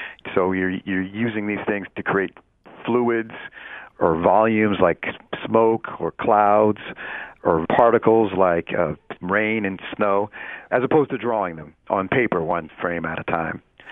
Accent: University City, Missouri, United States; I grew up in the University City. I went to all of the U City schools, kindergarten through high school.

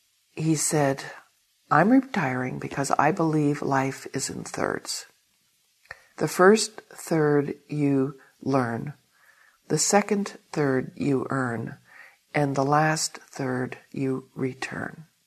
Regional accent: California, United States; I was born in California. I'm from California, which certainly informed my life in many subtle ways that surprise me, especially now that I'm not living there.

